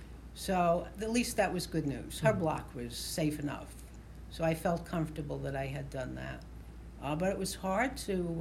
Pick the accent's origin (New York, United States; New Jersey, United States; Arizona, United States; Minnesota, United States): New York, United States; Bronx; I was born and raised in the Bronx. We lived in my grandparents' house until I was about 11, and then my parents bought their own home, also in the Bronx